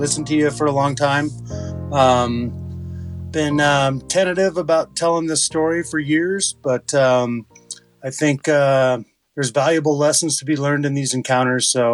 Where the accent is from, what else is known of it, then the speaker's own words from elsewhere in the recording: Bend, Oregon, United States; So it was the fall of 1996, and at the time, I grew up in Bend, Oregon.